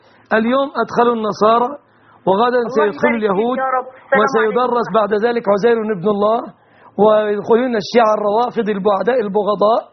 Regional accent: Egypt

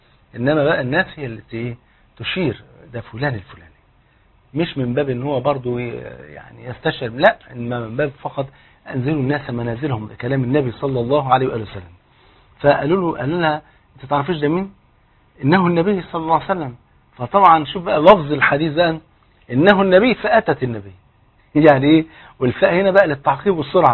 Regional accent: Egypt

